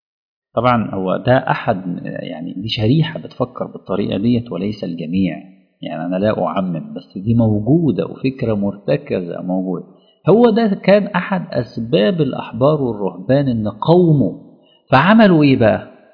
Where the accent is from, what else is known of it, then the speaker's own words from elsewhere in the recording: Alexandria, Alexandria Governorate, Egypt; في أولاد كتير جدا مثلا في مدينتي في الأسكندرية